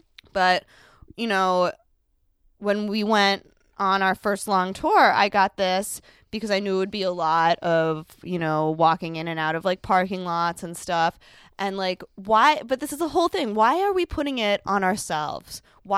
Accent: New York City, New York, United States; I was always taught growing up in New York City, like, you never, ever get in an unmarked cab.

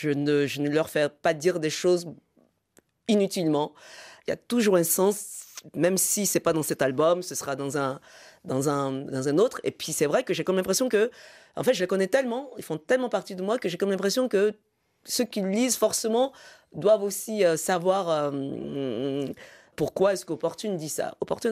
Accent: Côte d’Ivoire; en tout cas en Afrique, et puis aussi, enfin, plus particulièrement aussi chez moi, en Côte d'Ivoire.

